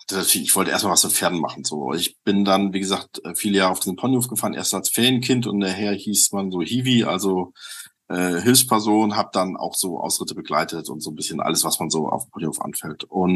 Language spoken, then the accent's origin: German; Hamburg, Germany; Also groß geworden bin ich in Hamburg City tatsächlich, Stadtkind.